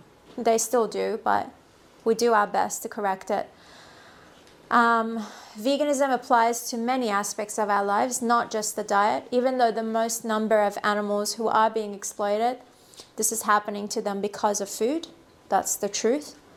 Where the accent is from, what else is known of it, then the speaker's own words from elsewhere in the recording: Iran; I'm from Iran, and when I talk to Iranian people, it's the same.